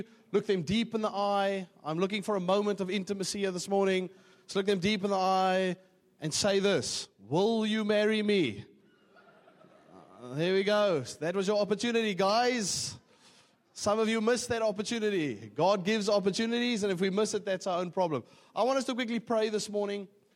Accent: Johannesburg, Gauteng, South Africa; Well, I am from Johannesburg.

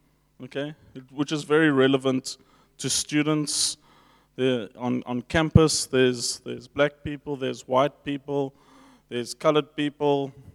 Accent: England, United Kingdom; because I'm an Englishman

